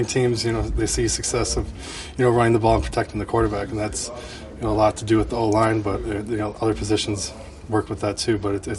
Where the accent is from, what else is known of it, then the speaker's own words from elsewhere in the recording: Midwest, United States; now in Detroit, United States; I'm from the Midwest, and it's good to be closer to home. So, we're excited to kind of get to know the Detroit area.